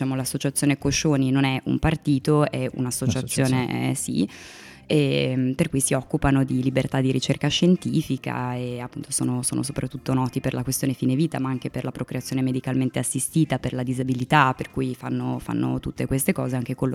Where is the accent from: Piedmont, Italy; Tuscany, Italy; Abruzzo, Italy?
Piedmont, Italy; Ivrea; Tra l'altro ci sono due piemontesi, perché appunto io sono di Ivrea